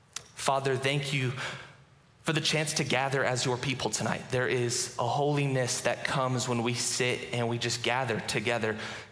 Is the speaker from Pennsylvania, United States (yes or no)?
no; Sioux Falls, South Dakota, United States; I never wanted to come to SDSU. I'm from Sioux Falls. Any Sioux Falls people in here?